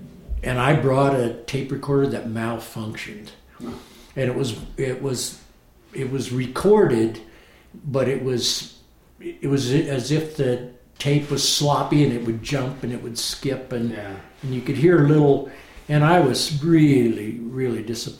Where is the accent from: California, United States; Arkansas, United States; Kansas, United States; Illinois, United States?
California, United States; I came from the Bay Area, and the poetry scene out there was, to me, it was a continuation.